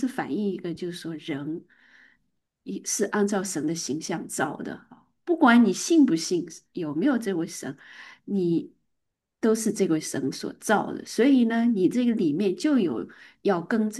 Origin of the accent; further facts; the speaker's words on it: China; 或者我们中国人经常说的